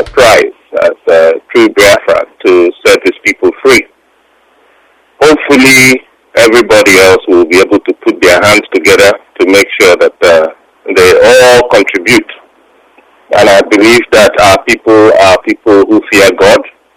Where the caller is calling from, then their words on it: Los Angeles, California, United States; I'm calling from Los Angeles.